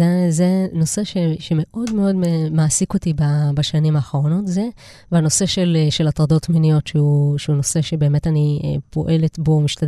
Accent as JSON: {"language": "Hebrew", "town": "Kiryat Yam", "region": "Haifa District", "country": "Israel", "tie": "born or raised there", "said": "אני גדלתי בקירת ים, בפריפריה."}